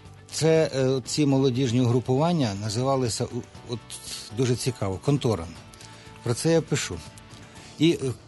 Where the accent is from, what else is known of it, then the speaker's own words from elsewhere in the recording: Kyiv, Ukraine; от я ж киянин, я уроджений киянин, я тут народився і виріс, і все. У мене дуже багато Києва.